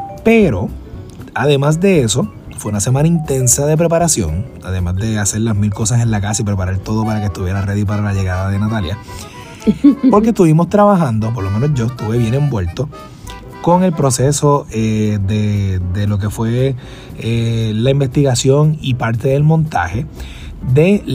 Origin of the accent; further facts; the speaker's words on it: Puerto Rico; Esto es parte de nuestra historia como puertorriqueño.